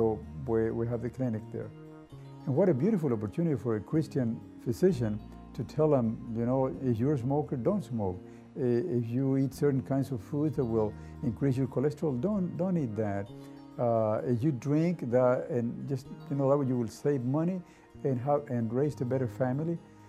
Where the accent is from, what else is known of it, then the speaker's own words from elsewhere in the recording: Nicaragua; because she was a missionary in Nicaragua, in my home country.